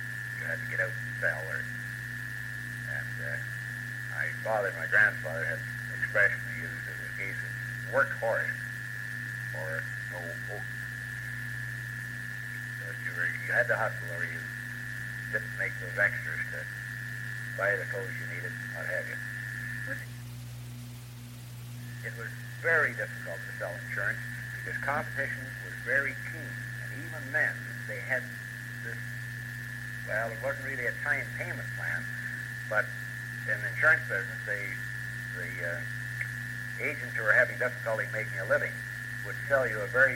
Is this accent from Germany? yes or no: no; Barrie, Ontario, Canada; I was born and raised in Barrie, at, near the corner of right in Barrie, and since then I've been out here at Crown Hill.